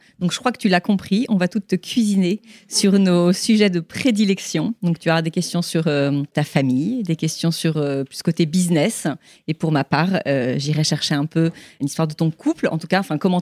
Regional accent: Toulon, Provence-Alpes-Côte d'Azur, France; J'ai 45 ans, je suis mariée avec Arnaud depuis 18 ans et ensemble, on a 4 enfants et je viens de Toulon.

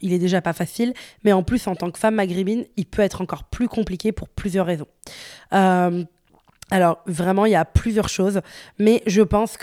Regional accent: Morocco; moi pour ceux qui se demandent, je suis marocaine

